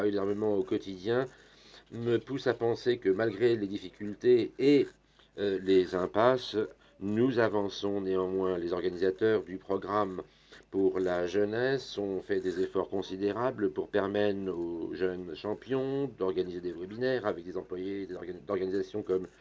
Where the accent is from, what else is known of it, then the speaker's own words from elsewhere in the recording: Germany; French is a second language; je viens d'Allemagne.